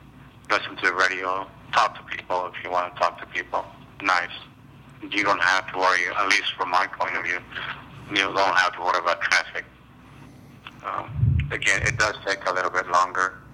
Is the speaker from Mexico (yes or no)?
yes; Mexico City, Mexico; now in Los Angeles, United States; No, actually I'm from Mexico City. I've been here for more than 25 years.